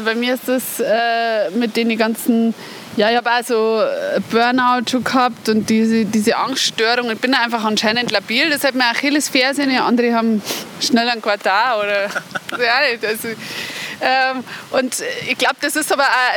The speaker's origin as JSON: {"language": "German", "region": "Bavaria", "country": "Germany", "tie": "born or raised there", "said": "Ich bin am Land aufgewachsen, war dann in der Stadt, so wie du, und bin dann zurückgekommen. Es war in einem anderen Teil vom Landkreis Rengsburg"}